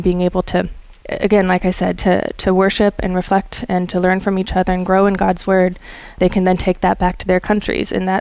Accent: Midwest, United States; growing up in the Midwest in the LCMS

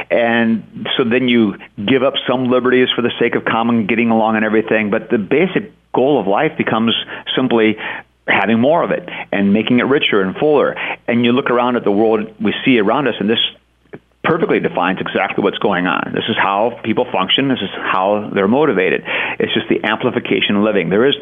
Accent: United States; I am an American living in this country today

